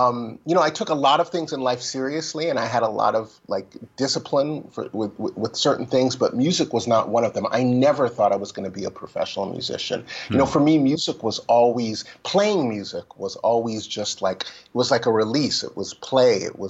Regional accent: Berkeley, California, United States; moved away as an adult; now in New York, United States; in the 18 years that I was living growing up in Berkeley, California, I probably saw him maybe 10 times.

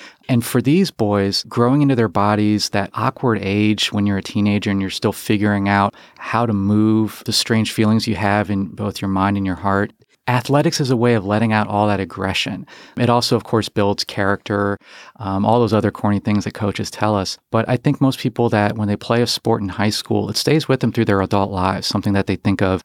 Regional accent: Cincinnati, Ohio, United States; moved away as an adult; now in Columbus, United States; I moved away from Cincinnati in 1996 to go to college. I left the state in 2000, and I have just moved back. I now live in Columbus, Ohio.

